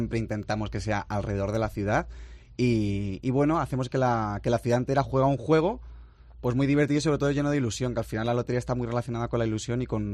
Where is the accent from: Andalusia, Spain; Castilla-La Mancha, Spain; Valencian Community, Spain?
Castilla-La Mancha, Spain; Toledo; soy toledano de toda la vida, TTV